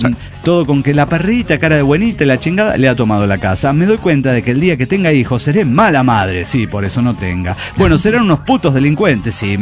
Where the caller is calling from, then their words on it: San Luis, Argentina; de la Sierra de San Luis, Argentina.